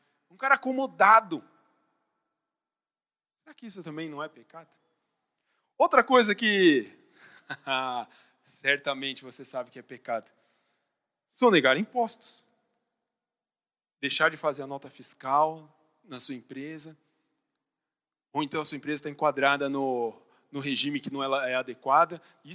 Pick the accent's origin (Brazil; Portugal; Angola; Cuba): Brazil; São Paulo; Mas agora, como paulistano, ai, ai, ai